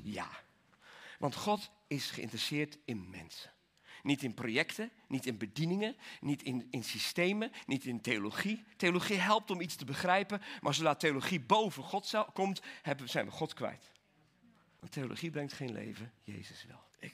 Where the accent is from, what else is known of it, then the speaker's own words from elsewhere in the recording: Belgium; Ik ben opgegroeid in België.